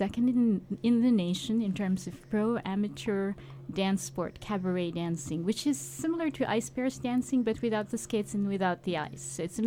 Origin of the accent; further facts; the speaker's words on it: Philippines; born there; Well, I'm Filipino by birth, so there's a long tradition of giving triple, quadruple names.